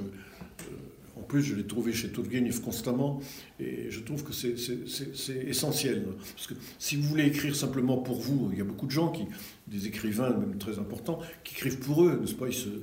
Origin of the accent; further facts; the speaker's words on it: Paris, Île-de-France, France; Je ne suis jamais parti. Je suis né à Paris, n'est-ce pas ?